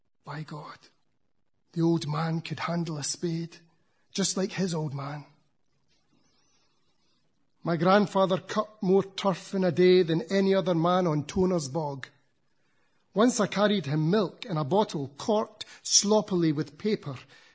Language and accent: English; Scotland, United Kingdom; I'm from Scotland myself